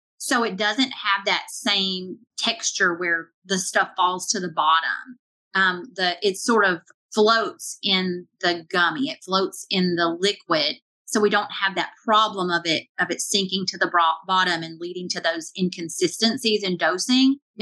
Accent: the South, United States; I'm from the South. We love casseroles.

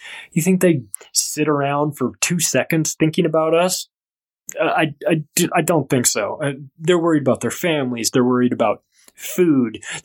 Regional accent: United States; I mean, America is so dumbed down. Look, and I take no pleasure in saying that as an American.

